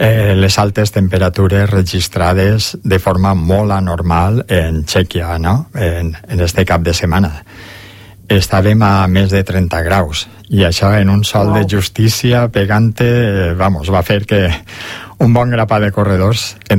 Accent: Oliva, Valencian Community, Spain; Sí, sí, sí, sí, sí, soc d'Oliva, sí, de tota la vida. I amb molt d'orgull i sempre he volgut viure allí, no?

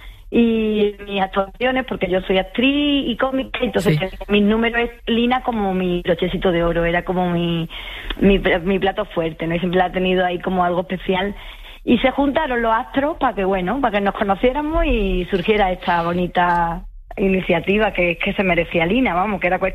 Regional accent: Seville, Andalusia, Spain

